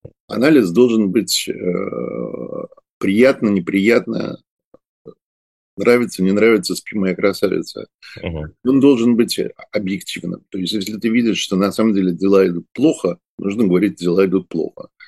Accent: Odesa, Odesa Oblast, Ukraine; я после вырос в Одессе

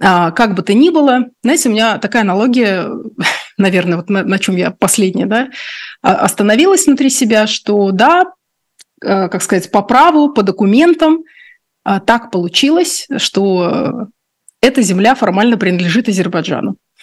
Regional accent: Russia; born there; я человек, который родилась в России, я не очень погружена в глубины, да, этого конфликта

